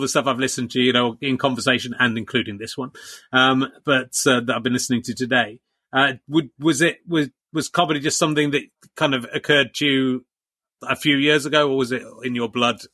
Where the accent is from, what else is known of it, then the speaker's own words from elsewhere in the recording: South West England, United Kingdom; I grew up in Somerset, which is, you know, the same as being in Ireland.